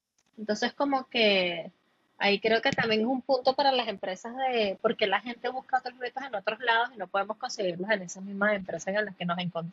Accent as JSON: {"language": "Spanish", "country": "Venezuela", "said": "o por lo menos en Venezuela, en mi país, no sé cómo es en México"}